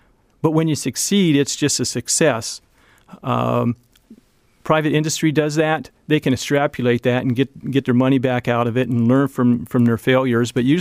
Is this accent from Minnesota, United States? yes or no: yes; Minnesota, United States; I came from Minnesota, and the area I was with, just north of Twin Cities, was really fast growing for 12 years.